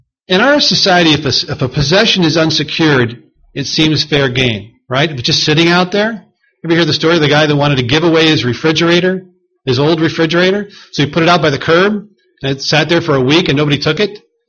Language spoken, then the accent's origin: English; United States; So, because I'm an American.